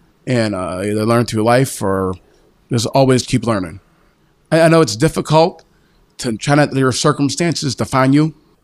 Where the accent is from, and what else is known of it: Penn Hills, Pennsylvania, United States; born or raised there